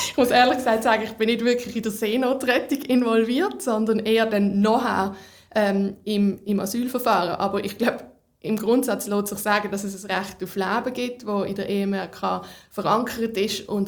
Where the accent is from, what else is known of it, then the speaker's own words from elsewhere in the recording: Switzerland; Habe aber gemerkt, dass ich als Schweizer Anwältin auch nicht allzu viel beitragen kann